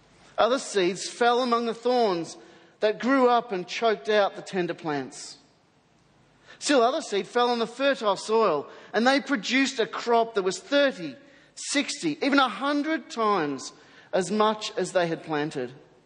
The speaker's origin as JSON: {"language": "English", "town": "Melbourne", "region": "Victoria", "country": "Australia", "said": "I'm from Melbourne, Australia"}